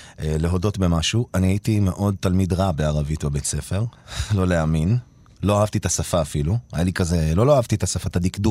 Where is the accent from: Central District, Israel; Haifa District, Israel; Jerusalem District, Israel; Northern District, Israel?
Central District, Israel; Ramla; now in Tel Aviv, Israel; אבל אני רמלאי, אני רמלאוי, אני... למרות שעכשיו אני חצי תל אביבי כזה.